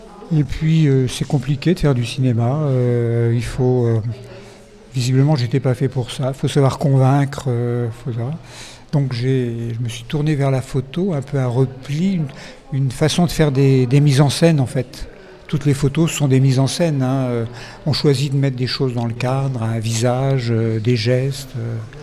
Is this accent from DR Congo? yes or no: no; Centre-Val de Loire, France; moved away; Moi, je viens du Loiret, de la campagne, et puis je suis monté à Paris faire du cinéma